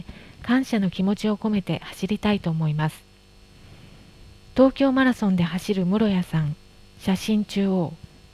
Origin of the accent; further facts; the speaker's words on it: Minas Gerais, Brazil; Japanese is a second language; 私の出身地であるミナスジャライス州名物のポンデケージョ